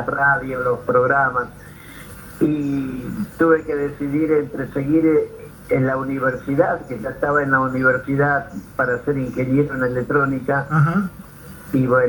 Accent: Salta, Argentina; also born or lived in Buenos Aires; como buen salteño que soy, salí desde mi provincia cantando, pero nunca pensé que podría llegar a ser un artista reconocido

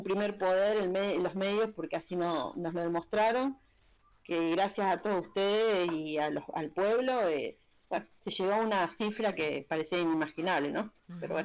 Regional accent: Rosario, Santa Fe, Argentina; yo soy de Rosario

